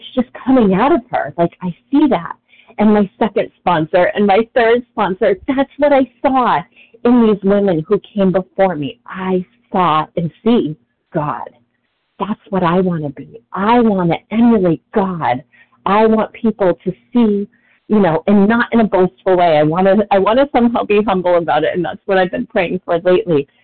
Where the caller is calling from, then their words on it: Massachusetts, United States; recovered compulsive overeater, calling from Massachusetts.